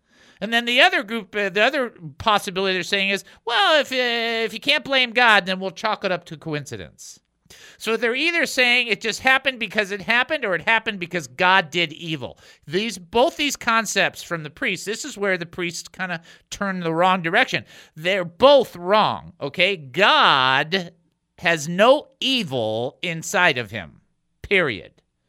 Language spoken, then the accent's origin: English; Detroit, Michigan, United States; Now, I'm from Detroit, so I don't want to hear nothing about this.